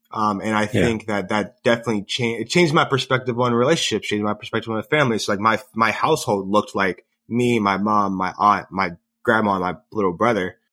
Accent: Columbus, Ohio, United States; So I grew up in Columbus, Ohio, as I mentioned earlier.

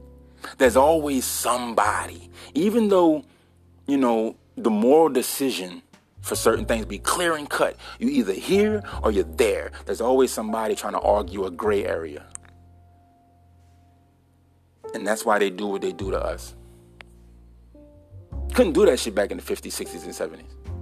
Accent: United States; And I say we because I'm an American.

